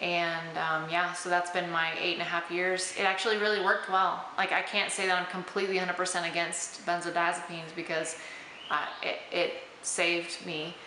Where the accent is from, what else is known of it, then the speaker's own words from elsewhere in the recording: Nebraska, United States; now in Guatemala; Yeah, so we live here in Guatemala, absolutely love it. Man, I'm from Nebraska, so that's cool.